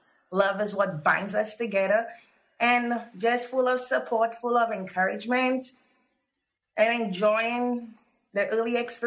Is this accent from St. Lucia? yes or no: yes; Castries, St. Lucia; Yes, I'm originally from Castries Hospital Road.